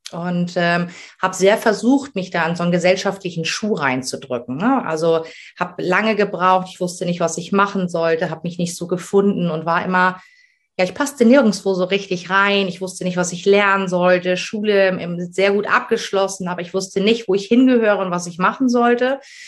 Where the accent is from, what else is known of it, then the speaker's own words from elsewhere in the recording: Ramelsloh, Lower Saxony, Germany; Ich komme aus Ramelsloh. Das ist unter Hamburg.